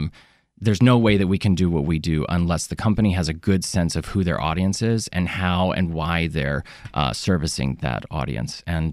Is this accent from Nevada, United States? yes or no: no; Lexington, Kentucky, United States; also born or lived in Atlanta, United States / Charlotte, United States; Well, actually, I'm from all over the Southeast, Atlanta, Charlotte, and then Lexington, Kentucky, where I graduated high school.